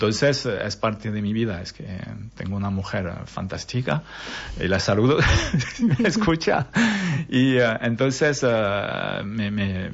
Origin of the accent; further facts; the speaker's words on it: France; Spanish is a second language; vivo en la Scala desde 2007, perdona. Uh-huh. Pero entre 2012 y 2016 me fui a trabajar en Francia, porque soy francés. Me fui a trabajar en Francia y volví a los fines de semana